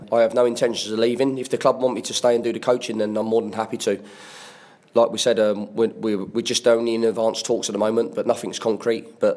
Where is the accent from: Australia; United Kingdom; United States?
United Kingdom; Watford, East of England; Watford, again, my hometown I grew up with.